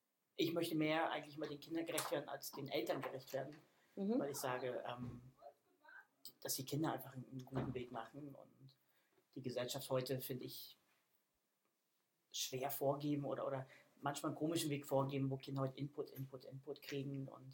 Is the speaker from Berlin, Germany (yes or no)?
yes; Berlin, Germany; born there; also born or lived in Bavaria / Hamburg; Ich sag mal, ich komme eigentlich aus Hamburg, was nicht ganz stimmt, weil ich geboren in Berlin bin. Dann durch verschiedene Wege lange in Bayern gelebt. Dann wieder zurück nach Berlin, war nicht mehr meins. Und dann ist Hamburg eigentlich meine Heimat in Deutschland geworden.